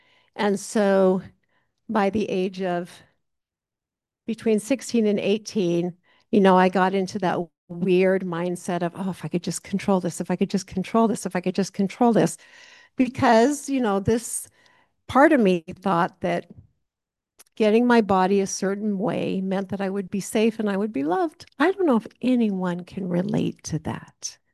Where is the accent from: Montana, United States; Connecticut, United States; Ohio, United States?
Montana, United States; I'm from Montana, born and raised, born and bred, you know, that's just kind of how I talk.